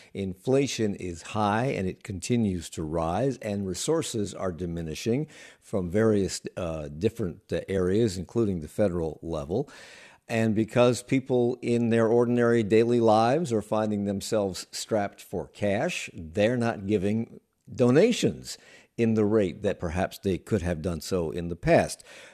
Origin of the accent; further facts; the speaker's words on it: Washington, District of Columbia, United States; And I grew up in the Washington area.